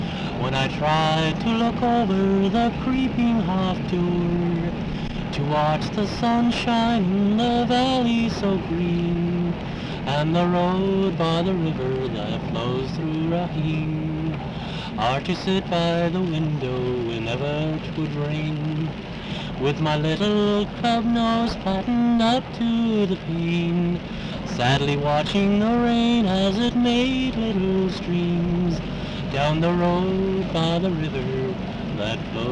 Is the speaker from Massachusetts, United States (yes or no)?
yes; Boston, Massachusetts, United States; I come from Boston.